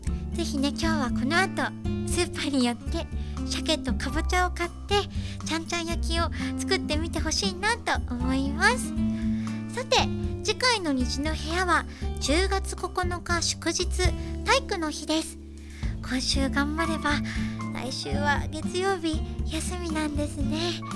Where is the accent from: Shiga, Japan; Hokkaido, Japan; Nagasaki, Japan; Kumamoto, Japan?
Hokkaido, Japan; now in Tokyo, Japan; 私は北海道から上京してきたんですけど、やっぱりこう最初は知ってる人も友達もいなくて